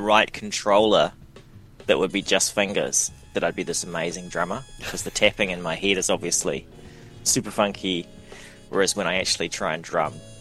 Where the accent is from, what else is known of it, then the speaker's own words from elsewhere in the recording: New Zealand; Like I am from New Zealand and I love New Zealand and I love the beach and I love the bush.